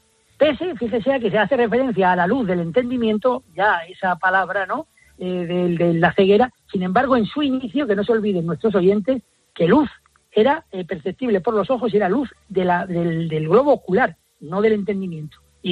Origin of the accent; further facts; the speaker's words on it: Spain; yo, como tantos españoles